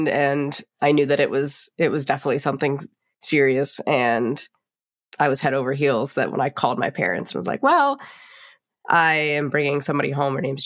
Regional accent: Charlotte, North Carolina, United States; Oh, so I am from Charlotte, North Carolina. So really not far from here.

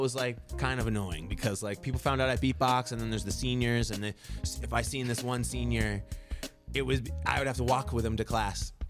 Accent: Connecticut, United States; I'm from Connecticut.

